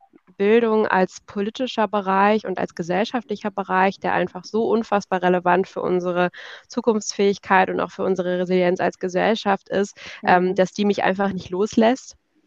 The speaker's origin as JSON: {"language": "German", "country": "China", "tie": "born or raised there", "said": "Ich bin auch im Ausland aufgewachsen, also ich bin in China aufgewachsen, das heißt auch in einem Umfeld sozusagen als Deutsche, die in China lebt"}